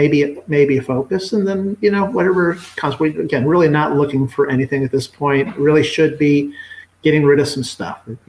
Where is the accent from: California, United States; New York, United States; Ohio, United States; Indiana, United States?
Ohio, United States; Akron; I grew up in Akron and it was basically hot rodders and, you know, basically big American muscle cars when I was growing up.